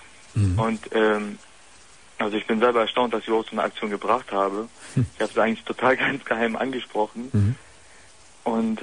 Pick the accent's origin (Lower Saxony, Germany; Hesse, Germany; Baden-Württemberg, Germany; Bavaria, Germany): Hesse, Germany; Kassel; Also ich komme aus Kassel.